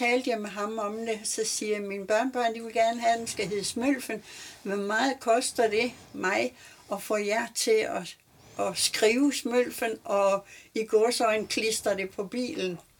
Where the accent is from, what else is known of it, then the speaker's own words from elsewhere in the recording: Randers, Central Denmark Region, Denmark; Oprindeligt kommer jeg fra Randers.